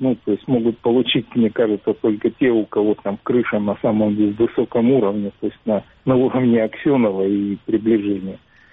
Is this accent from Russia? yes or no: no; Crimea, Ukraine; я могу выступать только как представитель именно коренных крымских, так сказать, представителей бизнеса в Крыму.